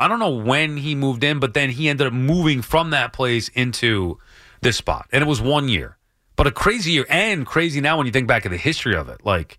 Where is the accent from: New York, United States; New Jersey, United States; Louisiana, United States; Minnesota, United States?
New York, United States; Long Island; I didn't know him from growing up on Long Island.